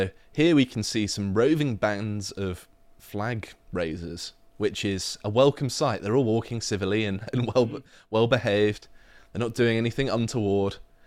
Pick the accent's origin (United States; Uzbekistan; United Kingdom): United Kingdom; England; half my family is English.